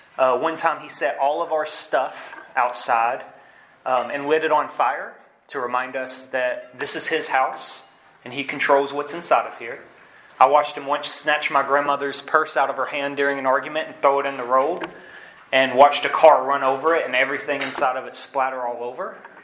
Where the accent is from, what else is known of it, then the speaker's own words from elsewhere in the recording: Chattanooga, Tennessee, United States; I can't tell you I was raised in Hickson. I can't tell you I was raised in St. Elmo. I can tell you I was raised in Chattanooga.